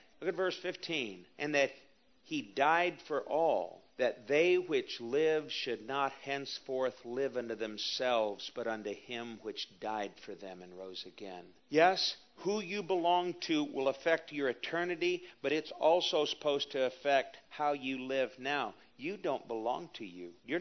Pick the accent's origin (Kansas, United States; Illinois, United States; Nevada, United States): Kansas, United States; Wellington; born there; I was born here. I was born here. I was born in Wellington, Kansas.